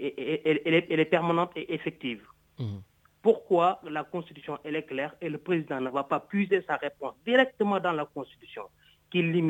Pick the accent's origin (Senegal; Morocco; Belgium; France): Senegal; en tant que Sénégalais